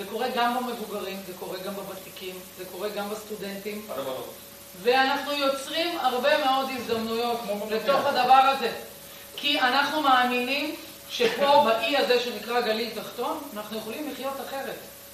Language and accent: Hebrew; Northern District, Israel; אני גדלתי ונולדתי בגליל התחתון.